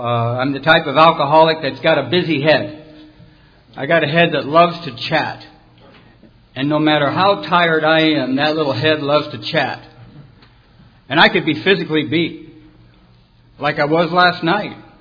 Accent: California, United States; also born or lived in Detroit; And I was born in Detroit and come out to California when I was about 3 or 4 years old.

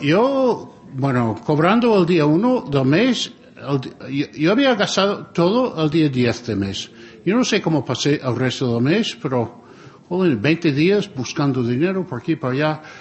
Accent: United States; born there; moved away as an adult; also born or lived in Spain; llevo más tiempo en España que en los Estados Unidos. Nací en los Estados Unidos y me marché a los 25 años. Llevo unos 40 años ya en España.

